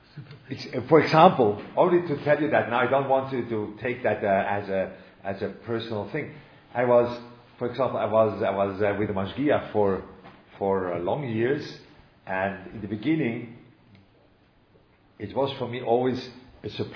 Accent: Switzerland; I was brought up in Switzerland, and that's the way you are

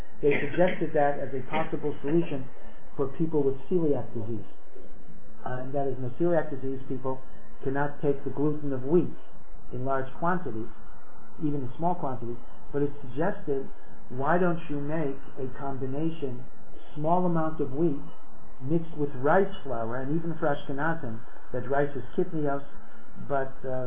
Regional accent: United States; We Americans are very, very inflexible.

